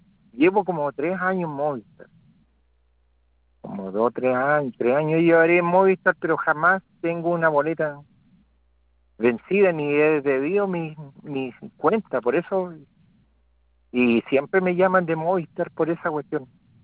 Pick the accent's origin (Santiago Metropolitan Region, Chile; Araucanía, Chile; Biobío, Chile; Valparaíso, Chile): Araucanía, Chile; mire, yo soy del sur, soy de la Araucanía